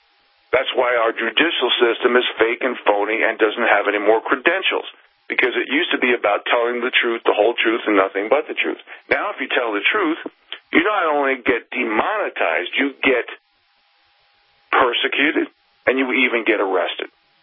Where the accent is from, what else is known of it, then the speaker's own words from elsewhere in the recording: New York City, New York, United States; When I grew up in New York City, my plan A to get me to the Northern Rockies to do the mountain man thing